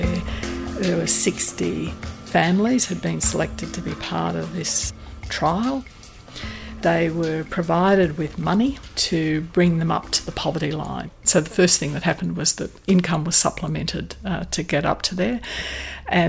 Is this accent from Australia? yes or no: yes; Nambour, Queensland, Australia; born there; I was born in June 1953 and at Nambour.